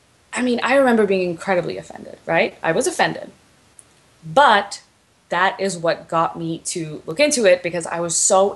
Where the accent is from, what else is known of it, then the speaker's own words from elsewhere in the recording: Houston, Texas, United States; also born or lived in Pakistan; I grew up in Houston, Texas, but I was born in Pakistan. And I grew up in a Shia community, pretty close-knit Shia community in Houston, Texas.